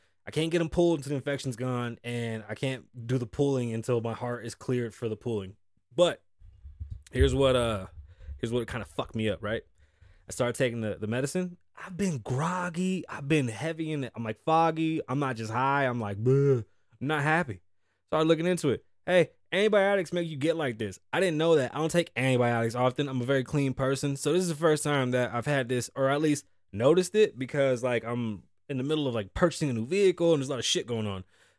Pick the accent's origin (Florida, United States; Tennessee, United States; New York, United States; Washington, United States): New York, United States; now in Las Vegas, United States; I'm an outsider here. I live here now. I'm from New York, so I technically left.